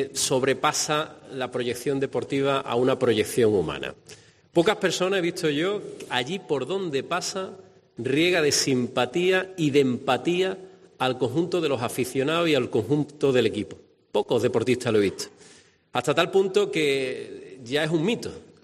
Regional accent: Andalusia, Spain; representa también una parte de nuestros valores como andaluz.

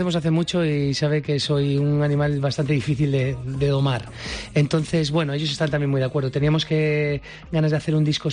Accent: San Vicente de la Barquera, Cantabria, Spain; now in Madrid, Spain; ahora tengo mi rincón maravilloso en mi pueblo, en San Vicente de la Barquera, encima del mar, justo encima de la playa

